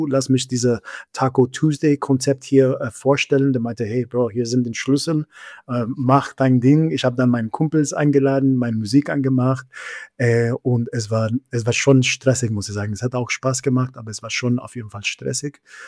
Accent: California, United States; now in Germany; Ich komme aus Südkalifornien und da ist das mexikanische Essen sehr, sehr, sehr gut, sehr authentisch noch

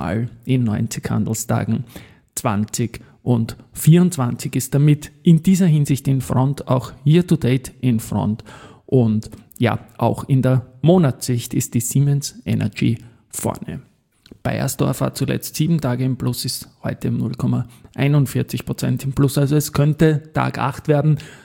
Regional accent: Austria; das ist ja bei uns in Österreich der Unterschied mit den Dividenden

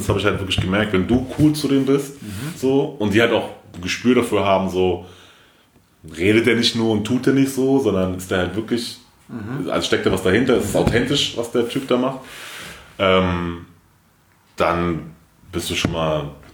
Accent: Frankfurt, Hesse, Germany; Nee, ich bin in Frankfurt groß geworden.

